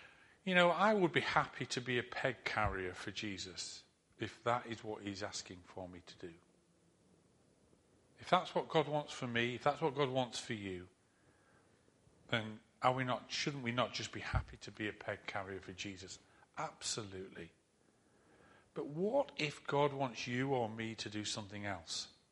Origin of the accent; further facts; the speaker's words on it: Harrogate, Yorkshire and the Humber, United Kingdom; I grew up in Harrogate, in a Methodist church in Harrogate